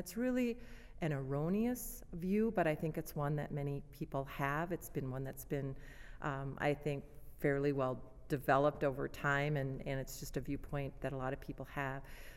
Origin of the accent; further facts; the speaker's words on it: Minnesota, United States; in our own home state, in my home state of Minnesota